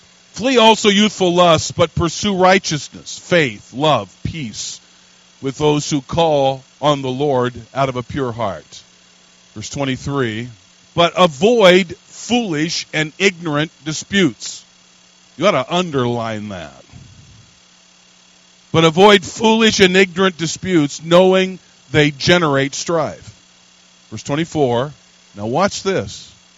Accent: Washington, United States; I'm from the American West, graduated from high school in northeastern Washington State. All of my rootage and moorings are out west, and happen to have come to the Midwest after leaving Bible college training

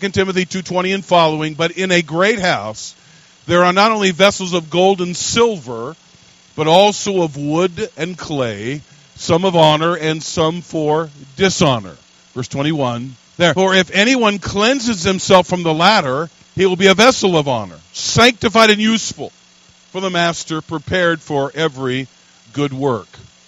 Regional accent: Washington, United States; I'm from the American West, graduated from high school in northeastern Washington State. All of my rootage and moorings are out west, and happen to have come to the Midwest after leaving Bible college training

